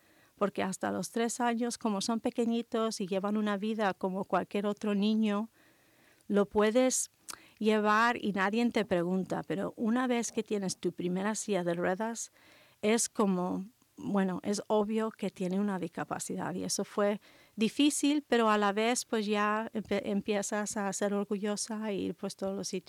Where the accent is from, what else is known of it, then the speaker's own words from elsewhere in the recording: California, United States; moved away; Siempre cuando yo como soy californiana, pues hemos tenido que viajar mucho.